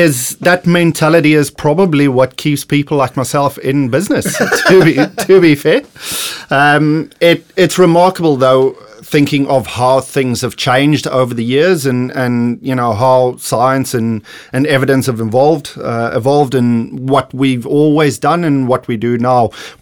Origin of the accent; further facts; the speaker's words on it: South Africa; moved away as an adult; now in Australia; So I am from the beautiful country of South Africa. I made my move to Australia start of 2018.